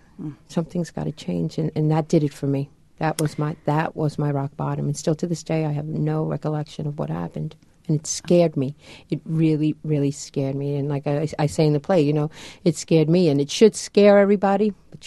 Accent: Long Island, New York, United States; In my house, I grew up in Long Island, and both my parents are very loving and very protective, and I'm number 5 out of 7, and, very Hispanic family

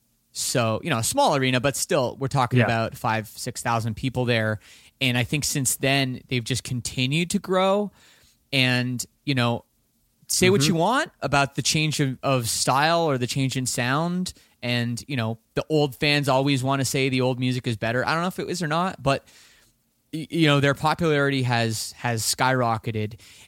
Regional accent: Toronto, Ontario, Canada; I'm from Toronto

